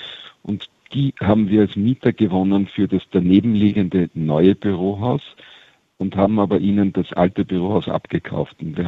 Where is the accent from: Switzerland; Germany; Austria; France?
Austria; Also wir als Österreicher, für uns ist es die zweitgrößte Stadt Graz